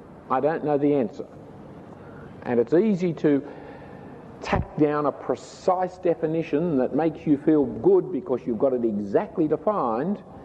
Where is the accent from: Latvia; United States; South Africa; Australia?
Australia; accent: Strine; first language Strine; My mother tongue is Strine. Some people confuse it for English. That is my mother tongue. I know no other tongues than